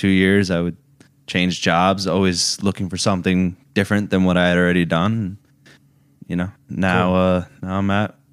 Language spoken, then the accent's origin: English; New Milford, United States; It was good. Yeah, I love it. Lots of good nature and stuff.